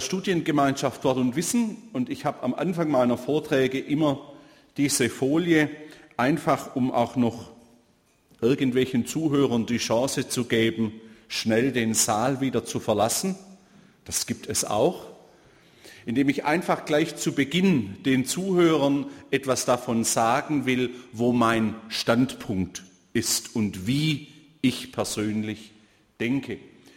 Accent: Baden-Württemberg, Germany; auch wenn ich aus Baden komme, vom Bodensee, ich bin Schwabe und ich werde mich bemühen, ordentlich zu reden, aber ich sehe keinen Grund, das zu verheimlichen, dass man Schwabe ist. Ich bin gern und überzeugt Schwabe.

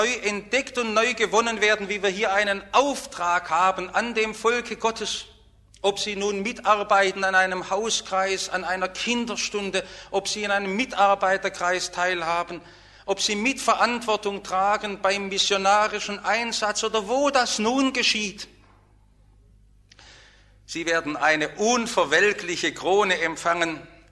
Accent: Stuttgart, Baden-Württemberg, Germany; Ich bin aufgewachsen im Stuttgarter Westen

